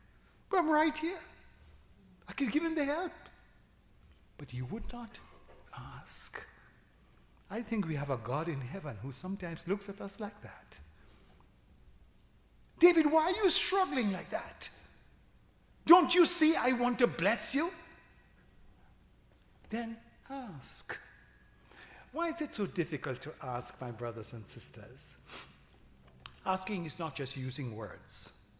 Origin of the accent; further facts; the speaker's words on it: Jamaica; I born in March, you know. March people. I'm from Jamaica, you know. Jamaica people.